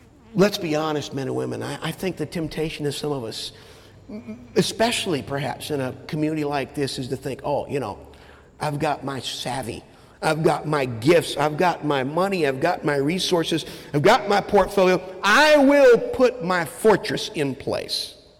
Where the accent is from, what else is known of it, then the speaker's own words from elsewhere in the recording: North Carolina, United States; I grew up in North Carolina, and we would go to Myrtle Beach.